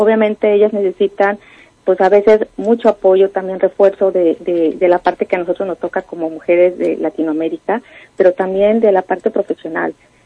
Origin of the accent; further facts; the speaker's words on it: Mexico; now in Spain; es que te acogen muy bien siendo mexicana